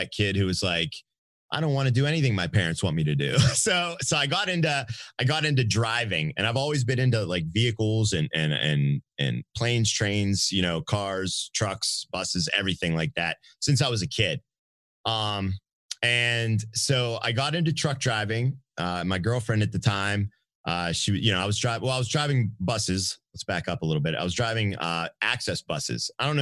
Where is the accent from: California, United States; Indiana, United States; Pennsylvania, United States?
Pennsylvania, United States; Pittsburgh; I live in Pittsburgh, Pennsylvania, born and raised here.